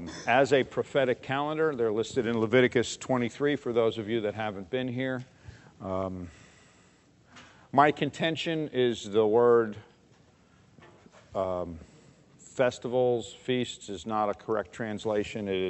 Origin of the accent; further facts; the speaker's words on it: New York, United States; When I was a kid growing up in New York, we'd be out there cutting up in the street